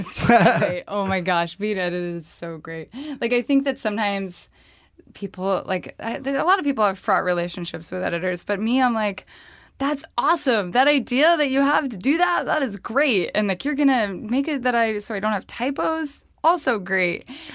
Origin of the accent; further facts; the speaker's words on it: the West, United States; I'm from the West.